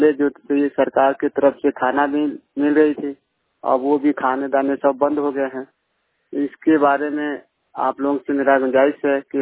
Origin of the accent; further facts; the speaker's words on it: Bahuarwa, Bihar, India; हम लोग निवासी हैं बिहार का। हम लोग का टोला मोहल्ला का नाम है ग्राम बहुअरवा, थाना साथी, जिला पश्चिमी चंपारण वेस्ट बिहार के रहने वाले हैं।